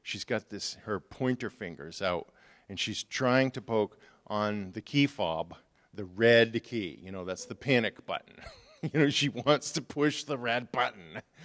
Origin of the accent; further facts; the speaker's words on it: Maine, United States; When I was growing up in Maine, there was a lot of the environmental regulations we have today you didn't have back then.